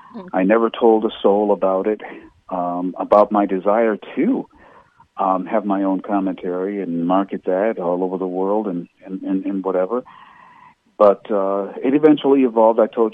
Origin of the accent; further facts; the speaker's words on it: Ohio, United States; Columbus, Ohio, my home state there.